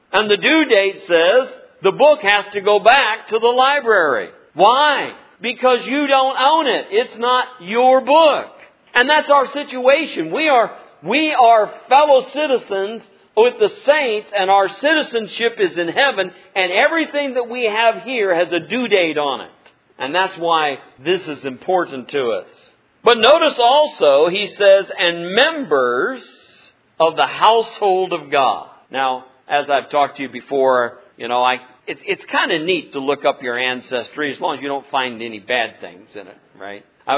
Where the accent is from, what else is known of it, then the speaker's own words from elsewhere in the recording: Illinois, United States; And I don't know whether I'm proud I'm from Illinois anymore or not.